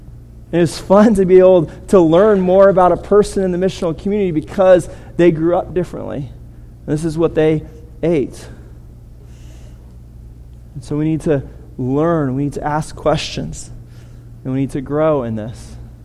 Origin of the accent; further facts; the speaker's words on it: California, United States; Growing up in California, I've been around enough Mexicans that as a white person, it was often hard